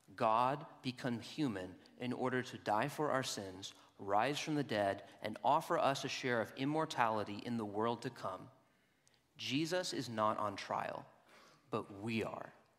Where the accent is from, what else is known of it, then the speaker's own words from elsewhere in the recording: St. Louis, Missouri, United States; I grew up in St. Louis, and when I was growing up in St. Louis, my mother was a wise mother